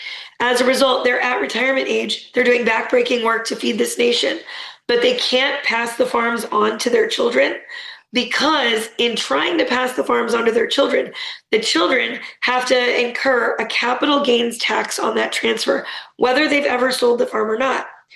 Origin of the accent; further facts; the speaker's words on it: West Coast, United States; I'm from the West Coast, so it would have sounded strange to me a decade ago.